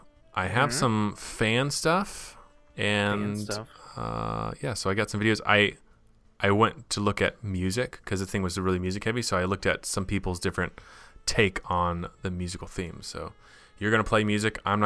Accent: Tampa, Florida, United States; I grew up in Tampa, which is even worse.

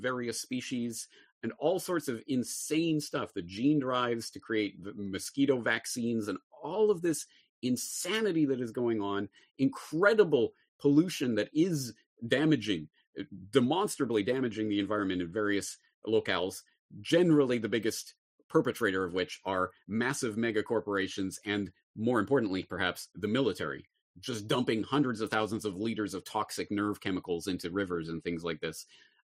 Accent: Canada; me growing up in Canada in the public school system

